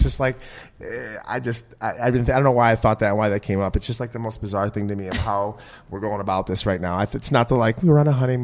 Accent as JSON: {"language": "English", "region": "Midwest", "country": "United States", "said": "I'm from the Midwest."}